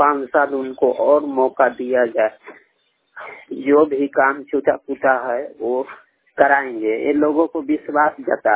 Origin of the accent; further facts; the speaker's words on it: Muzaffarpur, Bihar, India; मुजफ्फरपुर के निवासी है और बिहार राज्य के रहने वाले हैं।